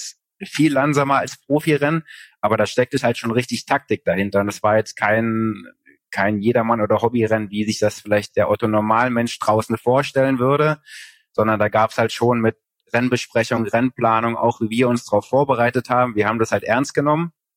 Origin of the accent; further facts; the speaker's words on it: East Germany, Germany; ich komme halt aus Ostdeutschland